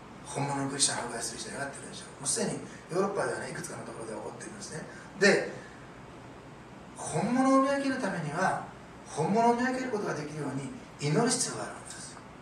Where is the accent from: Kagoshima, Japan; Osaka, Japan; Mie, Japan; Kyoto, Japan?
Osaka, Japan; 私大阪ですから